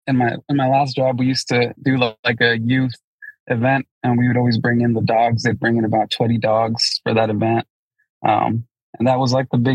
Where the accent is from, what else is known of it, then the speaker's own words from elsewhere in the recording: Los Angeles, California, United States; moved away; I grew up in Los Angeles, and then we moved to here, and my dad was like, I want to raise goats.